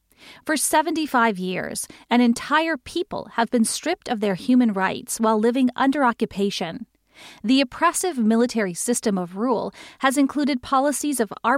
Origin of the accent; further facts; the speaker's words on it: Morocco; moved away as an adult; now in Canada; When I immigrated from Morocco roughly 20 years ago, I studied at Montreal's Concordia University and made friends of different ethnicities and faiths.